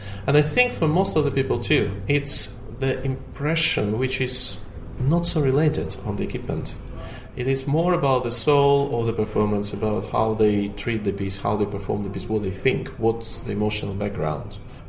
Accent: St. Petersburg, Saint Petersburg, Russia; I'm trying to plan to stay at my hometown in St. Petersburg to catch some of the World Cup games down there.

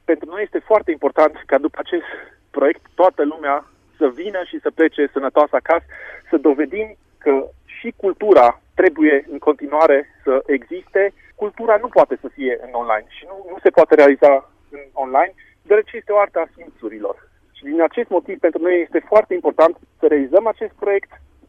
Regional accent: Switzerland; eu evident sunt din Elveția

